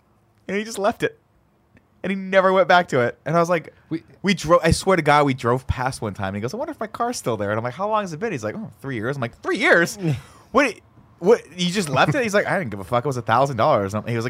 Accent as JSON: {"language": "English", "region": "California", "country": "United States", "tie": "born or raised there", "said": "Growing up in SoCal, people used to take F-150s, obviously, and either jack them way up or just drop them."}